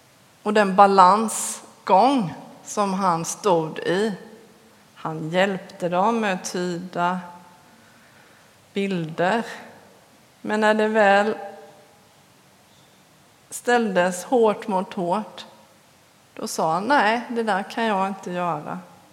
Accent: Småland, Sweden; Vilken tur att vi är smålänningar. För vi har väl lite där i oss.

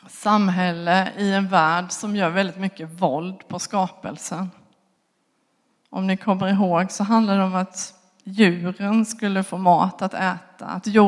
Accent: Småland, Sweden; därför att vi är idoga smålänningar

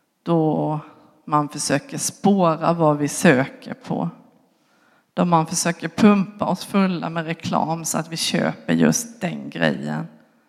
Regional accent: Småland, Sweden; därför att vi är idoga smålänningar

